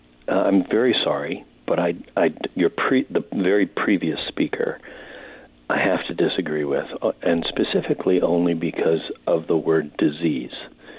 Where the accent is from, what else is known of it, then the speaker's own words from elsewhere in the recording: the South, United States; now in Rochester, United States; The reason I called originally was simply because I was raised in the South, and experienced Southern racism, which is overt. When I moved to Rochester